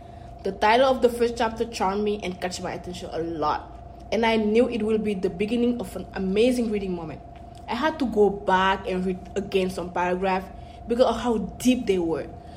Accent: Senegal; English is a second language; I'm from West Africa, Senegal.

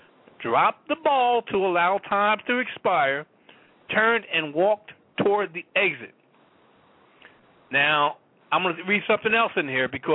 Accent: New Jersey, United States; just like I'm from Jersey.

